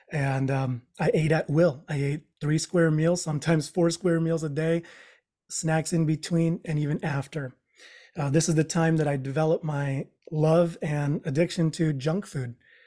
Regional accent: Philippines; first language Tagalog; English is a second language; my mom would tell me in our native tongue, which is Tagalog, I'm Filipino.

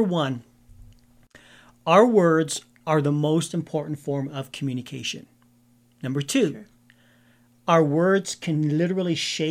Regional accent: Colorado Springs, Colorado, United States; we come from the Colorado Springs area. We live in a little suburb of Springs called Fountain, Colorado.

